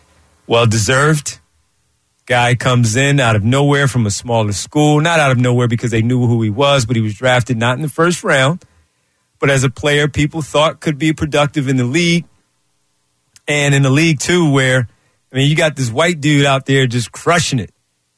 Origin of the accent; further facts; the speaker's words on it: Winfield, United States; you know I'm from Winfield, and the Man is right down the street from my house.